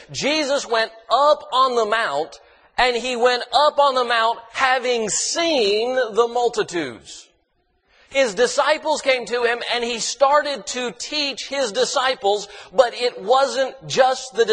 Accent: Kentucky, United States; I'm from Kentucky, eastern Kentucky. I like mountains.

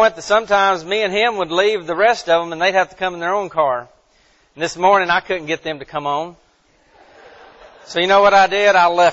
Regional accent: United States; I love being an American.

